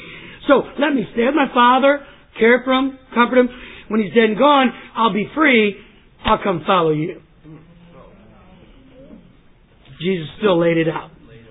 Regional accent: Texas, United States; Well, I grew up in East Texas on a farm and my grandpa had some corn

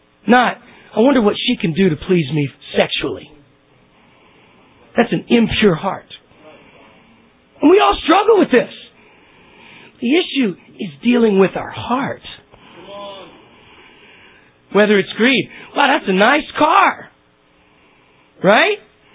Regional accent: Texas, United States; Like I grew up in Texas, and you see these big oil refineries.

